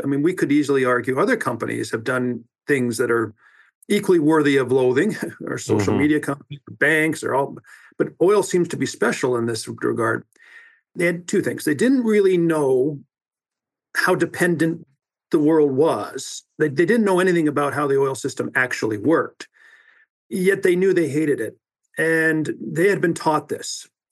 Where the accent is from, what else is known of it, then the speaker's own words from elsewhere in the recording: Cochrane, Alberta, Canada; I grew up in Cochrane, Alberta. A little outside of Calgary, and oil was literally everywhere.